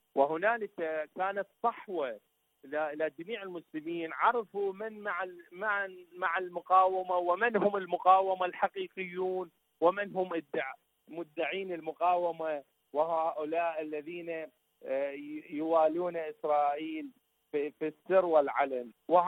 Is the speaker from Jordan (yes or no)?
no; Iraq; من العراق.